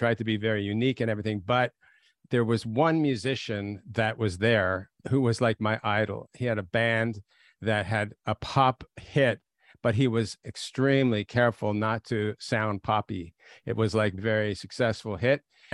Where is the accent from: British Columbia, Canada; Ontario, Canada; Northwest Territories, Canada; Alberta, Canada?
Ontario, Canada; Toronto; I grew up in Toronto. And I grew up in a very secular environment, not religious at all.